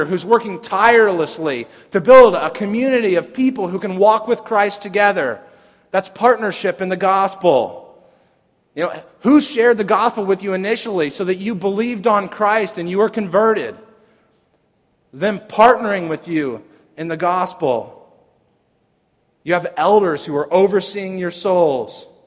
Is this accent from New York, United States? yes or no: no; Lafayette, Indiana, United States; we're from Lafayette, Indiana. We have been in Lafayette, Indiana. We haven't left Lafayette, Indiana much.